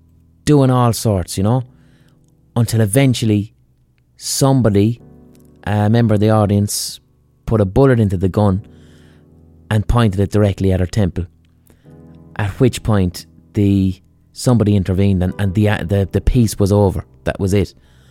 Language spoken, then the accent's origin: English; Limerick, Munster, Ireland; but I call it Rhythm O because I'm from Limerick.